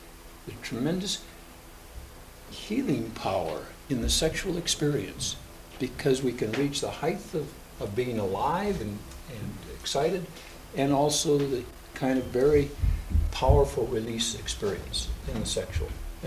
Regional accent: Portland, Oregon, United States; from Portland, Oregon.

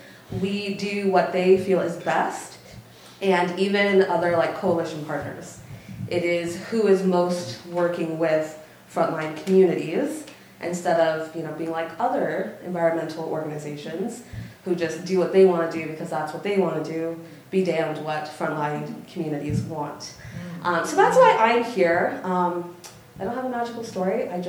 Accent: Seattle, Washington, United States; And I'm from Seattle, and that's kind of how it always is.

